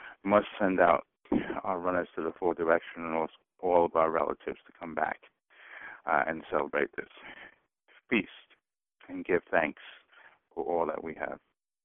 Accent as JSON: {"language": "English", "town": "Long Island", "region": "New York", "country": "United States", "said": "Being that we're from Long Island, you know, we would expect that we'd have clams and fish, an abundance of fish."}